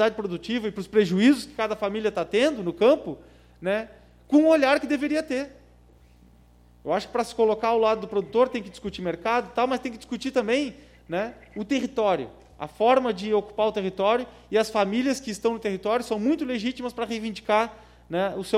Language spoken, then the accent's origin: Portuguese; Rio Grande do Sul, Brazil; Eu me criei no Banhado Estreito pescando camarão de saquinho de cebola, brincando lá com 10 anos de idade.